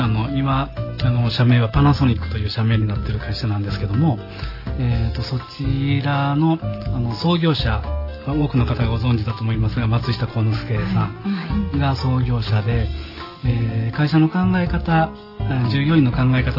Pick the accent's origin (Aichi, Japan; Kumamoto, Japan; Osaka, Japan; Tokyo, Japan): Osaka, Japan; 出身は大阪です